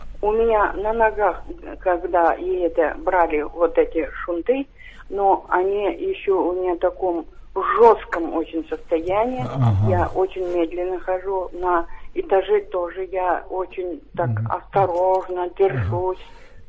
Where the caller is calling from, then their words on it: Kazan, Tatarstan, Russia; Я из Казани звоню